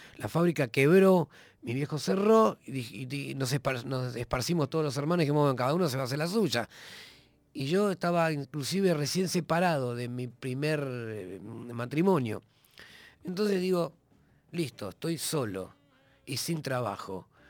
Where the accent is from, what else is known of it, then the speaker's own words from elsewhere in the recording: Haedo, Buenos Aires Province, Argentina; also born or lived in Caballito, Buenos Aires; En verdad nací en el Policlínico Bancario, en Caballito. Sí, pero Irlanda. Mis viejos vivían en Aedo.